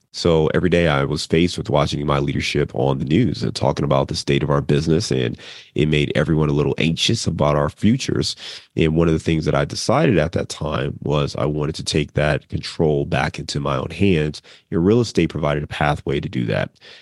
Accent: Cleveland, Ohio, United States; born there; also born or lived in Chicago / Dayton / Detroit; now in Cincinnati, United States; I was born in Cleveland, Ohio. I lived in Chicago for about 8 years. Here in Cincinnati now, went to school in Dayton, lived in Detroit.

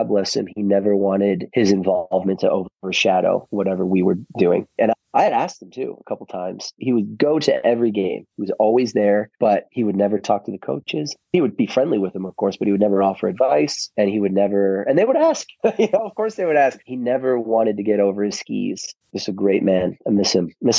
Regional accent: Connecticut, United States; we had as normal a childhood as we could have hoped to imagine growing up in Southern Connecticut, outside of the having a connection with New York, but not being in Manhattan, and likewise not being in Los Angeles.

